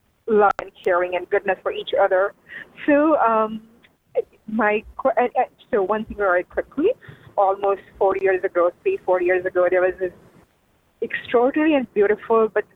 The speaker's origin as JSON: {"language": "English", "country": "India", "tie": "born or raised there", "said": "And I grew up in India. I have lived in the country for 33 years"}